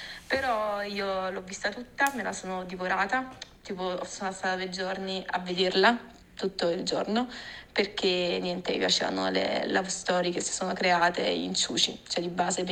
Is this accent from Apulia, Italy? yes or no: no; Naples, Campania, Italy; sono di Napoli